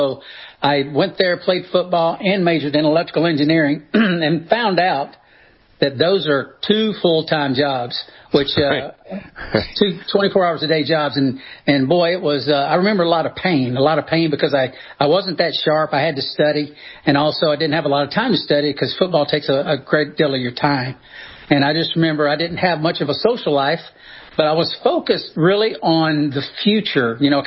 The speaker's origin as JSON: {"language": "English", "region": "Tennessee", "country": "United States", "tie": "born or raised there", "said": "Because, like I said, growing up in the Tennessee, in the volunteer state, you know, we had Tennessee history in seventh grade."}